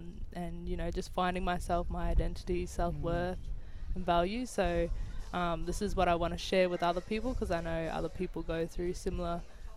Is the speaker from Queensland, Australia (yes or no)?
yes; Cairns, Queensland, Australia; born and raised in Cairns.